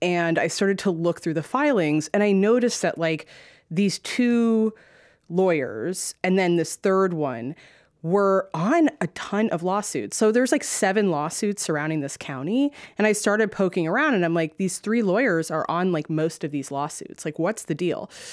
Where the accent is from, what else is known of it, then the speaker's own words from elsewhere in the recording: Boston, Massachusetts, United States; also born or lived in New York; I mean, first of all, I'd never lived in the South. I'm from Boston. I went to school in New York.